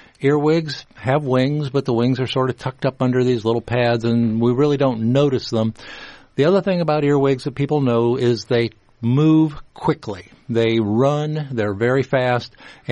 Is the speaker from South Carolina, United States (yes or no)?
no; Ohio, United States; now in Iowa, United States; When I came from Ohio way back in 1977, I thought I had left earwigs behind because they were common in Ohio where I grew up, and then I came to Iowa.